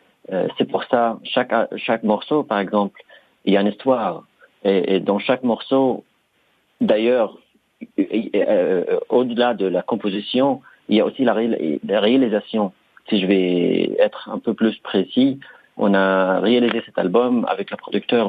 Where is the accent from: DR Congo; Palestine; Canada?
Palestine; moved away as an adult; also born or lived in Paris; now in London, United Kingdom; vécu à Paris pendant 12 ans. Donc, on va dire la tiers de ma vie, que je suis parisien. Je suis tiers parisien et deux tiers palestinien.